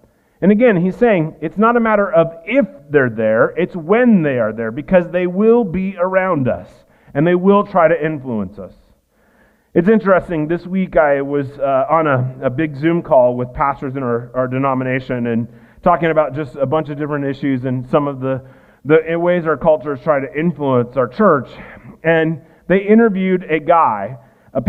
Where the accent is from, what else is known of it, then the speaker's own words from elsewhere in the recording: Iowa, United States; I grew up in Iowa. That's just barnyard language for us.